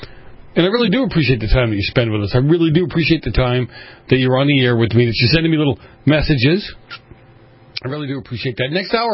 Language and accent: English; Boston, Massachusetts, United States; I grew up in Boston.